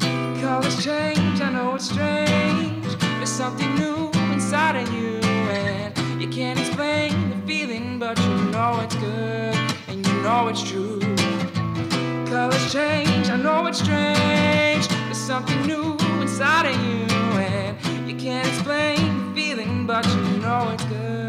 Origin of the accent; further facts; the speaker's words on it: Miami, Florida, United States; I'm more of a rain kind of guy. I'm from Miami, so the rain to me is like, I like to stand there and enjoy it.